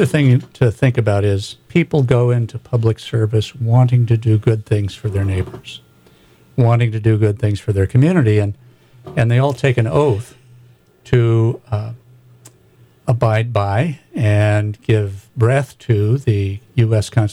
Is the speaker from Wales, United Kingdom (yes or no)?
yes; Wales, United Kingdom; I'm a Welshman, and we never threaten.